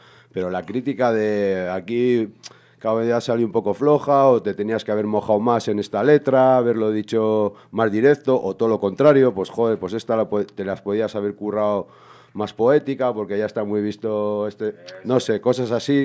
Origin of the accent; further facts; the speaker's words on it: Ortuella, Basque Country, Spain; yo empecé en la zona donde yo me crié, en Ortuella y todo eso, pues con 15 años, en el 92